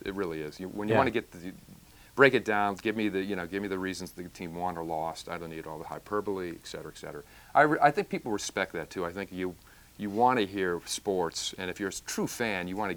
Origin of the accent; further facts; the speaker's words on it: Ohio, United States; You know, growing up in Ohio, we had the Joe Tates of the world.